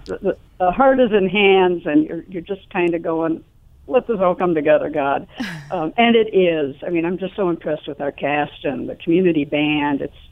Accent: Michigan, United States; When I grew up in Southeast Michigan, and my folks had season tickets to the Fisher Theater in Detroit

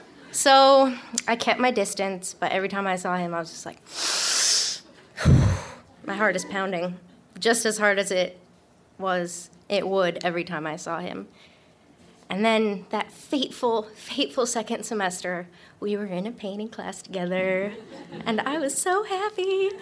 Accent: Seattle, Washington, United States; And I'm not from Boise, I'm from Seattle.

